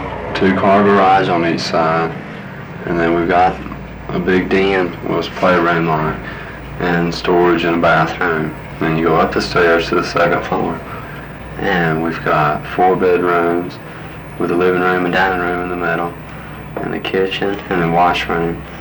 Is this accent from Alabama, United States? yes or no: yes; Mobile, Alabama, United States; born there; Well, I've lived there, but I was born in Mobile, but you know, that's only 60 miles away.